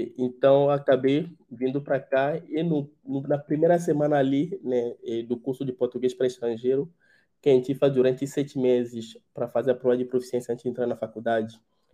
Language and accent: Portuguese; Lomé, Maritime, Togo; Portuguese is a second language; moved away; na capital, né, togolesa, onde é Lomé, de onde eu sou originário.